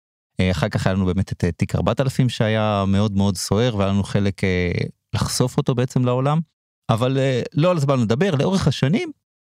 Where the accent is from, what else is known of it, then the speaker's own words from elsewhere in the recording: Rosh Pina, Northern District, Israel; שאותו אני מכיר, כי אני מראש פינה